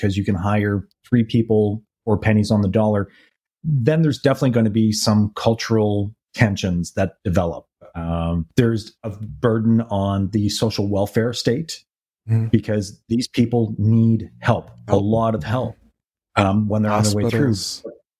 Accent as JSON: {"language": "English", "country": "Canada", "said": "as a Canadian"}